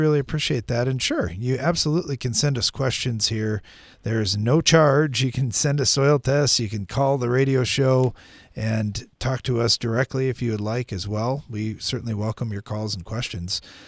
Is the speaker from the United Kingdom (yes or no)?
no; South Africa; moved away as an adult; now in Canada; I'm from South Africa originally, farmed there for 18 years, but now I'm up in Saskatchewan, Canada, and I've been helping on a big farm up here.